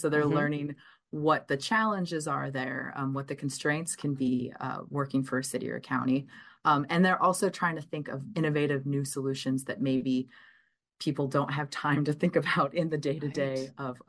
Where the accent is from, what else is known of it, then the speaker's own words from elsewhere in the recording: California, United States; moved away as an adult; now in Madison, United States; I came here actually from California many years ago now for my graduate work in biology, of all things, and happened to love Madison, ended up staying